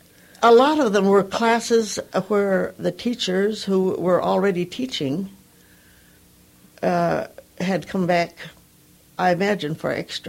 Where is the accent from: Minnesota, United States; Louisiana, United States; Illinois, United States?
Minnesota, United States; Fergus Falls; That's where I was born and raised in Fergus.